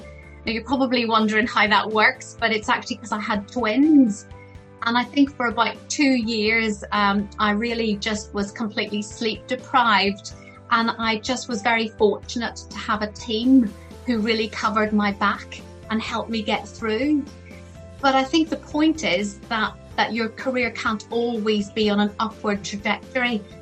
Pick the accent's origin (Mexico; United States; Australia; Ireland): Ireland; So I'm actually Irish. I come from Ireland, and believe me, people are always giving you advice.